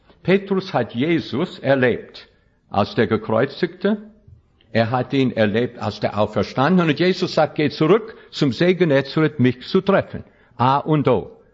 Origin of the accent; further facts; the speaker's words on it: New York, United States; now in Germany; Ich ging zurück zu meiner alten Heimat in New York mit meinen Eltern.